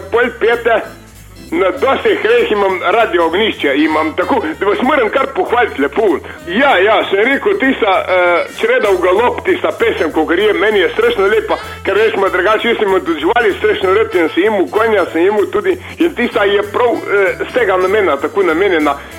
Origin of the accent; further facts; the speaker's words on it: Col, Gorizia, Slovenia; Jaz sem iz Cola